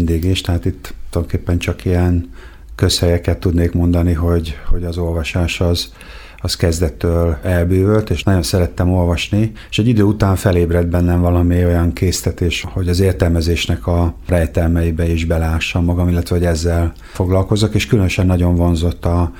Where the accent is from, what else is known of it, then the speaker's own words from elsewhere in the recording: Debrecen, Hajdú-Bihar, Hungary; én ugye tőzsgyökeres debreceni vagyok, és a Kossuth Egyetemre jártam, és ott is maradtam 1991-ben.